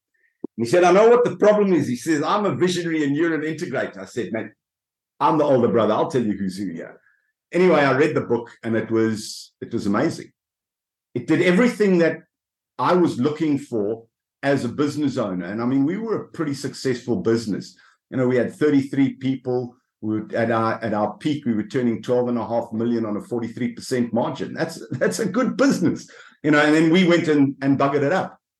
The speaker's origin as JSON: {"language": "English", "town": "Johannesburg", "region": "Gauteng", "country": "South Africa", "tie": "born or raised there", "said": "So I'm born in South Africa, born and bred in Johannesburg, grew up there, went to university in Grahamstown."}